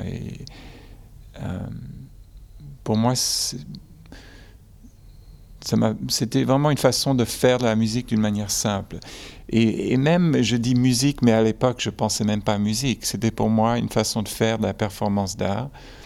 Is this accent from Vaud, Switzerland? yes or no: no; Geneva, Switzerland; moved away as an adult; J'ai quitté Genève, où j'ai grandi. Je suis de double nationalité, américain et suisse.